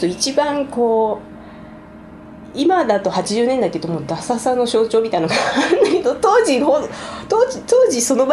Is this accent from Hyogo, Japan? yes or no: no; Nerima, Tokyo, Japan; also born or lived in California; もう本当に私練馬区出身なんですけど、